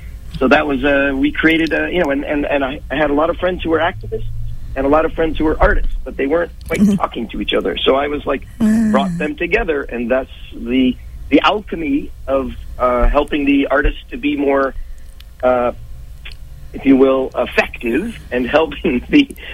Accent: New York City, New York, United States; I grew up in New York City. My father's from the Midwest.

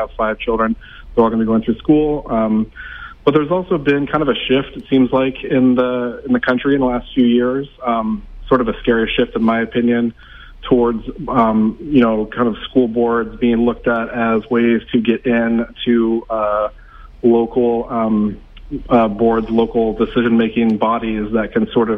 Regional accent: Chico, California, United States; So I'm a Chico native. You're born and raised in Chico. I've been here my whole life.

